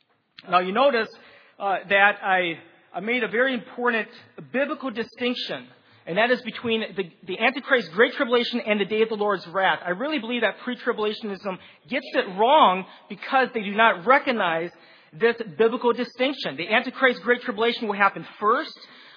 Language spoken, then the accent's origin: English; Wisconsin, United States; now in New Jersey, United States; I'm originally from Wisconsin. I'm exiled in New Jersey.